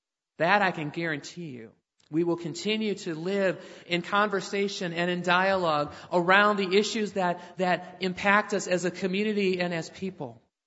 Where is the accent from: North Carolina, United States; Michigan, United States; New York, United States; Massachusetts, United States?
Michigan, United States; Detroit; certainly learned at the church I grew up at in Detroit at Mount Hope.